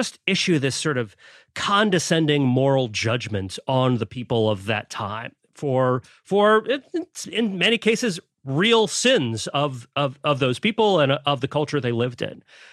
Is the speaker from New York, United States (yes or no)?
no; Florida, United States; I grew up in a in North Florida in a community that was defined by an Air Force base.